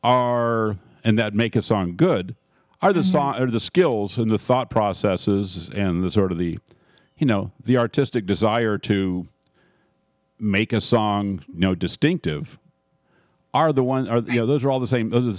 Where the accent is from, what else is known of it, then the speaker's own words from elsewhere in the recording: Houston, Texas, United States; certainly growing up in Houston didn't grow up with knowing what chestnuts were.